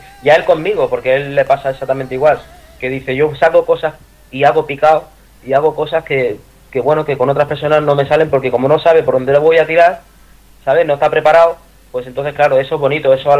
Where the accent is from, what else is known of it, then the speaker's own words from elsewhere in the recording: Catalonia, Spain; Yo no tengo preferencia ni en Andalucía, ni mi tierra Cataluña, ni ningún sitio.